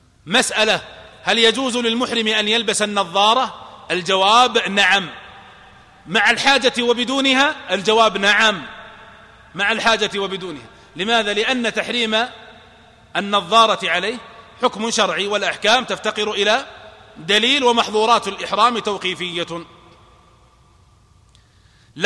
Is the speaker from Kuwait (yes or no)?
no; Najd, Saudi Arabia; فنلحق بها ما يسمى عندنا في نجد بالدقلة